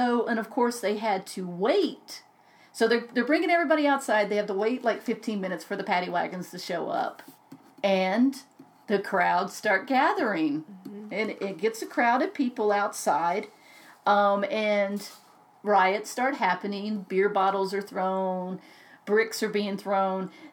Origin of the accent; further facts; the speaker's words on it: Atlanta, Georgia, United States; I thought was funny in Atlanta, growing up in Atlanta, I was lucky enough to march in a lot of the gay pride marches there.